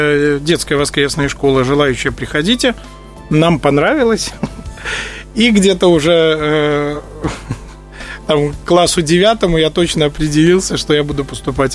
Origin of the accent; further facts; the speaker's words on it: Slonim, Grodno Region, Belarus; В Гродненской области был, в городе Слоним, в моем родном городе, где я родился.